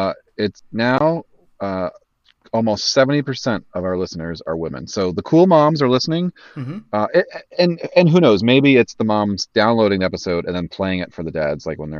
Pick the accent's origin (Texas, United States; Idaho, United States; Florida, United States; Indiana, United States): Florida, United States; Now I was born and raised in Florida. So this is the biggest move I've ever done.